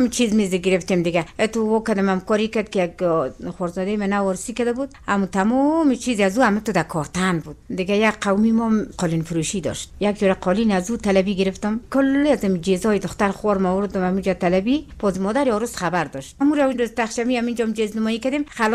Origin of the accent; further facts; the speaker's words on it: Maidan Wardak, Afghanistan; از این میدان وردک هستیم دیگه، از آره میدان وردک